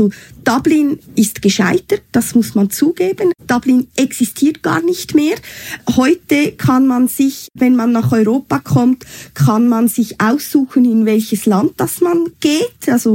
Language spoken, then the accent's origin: German; Switzerland; Also bei uns in der Schweiz kann man eben über diese Personenfreizügigkeit in die Schweiz kommen.